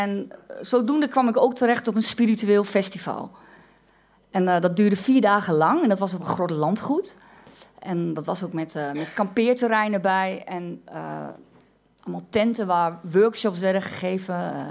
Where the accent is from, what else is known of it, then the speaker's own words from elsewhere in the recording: Overijssel, Netherlands; Dat weet ik, omdat ik uit Twente kom.